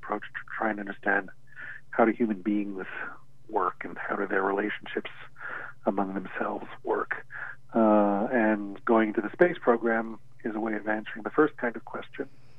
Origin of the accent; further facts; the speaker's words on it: Montreal, Quebec, Canada; also born or lived in United States; I grew up in Montreal, but went to school in the States and ended up working in the space program in the U.S.